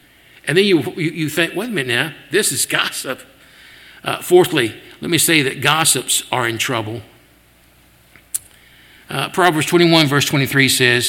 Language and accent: English; Memphis, Tennessee, United States; you know, I tell people I grew up in Memphis and I can smell the manure wagon 3 blocks away.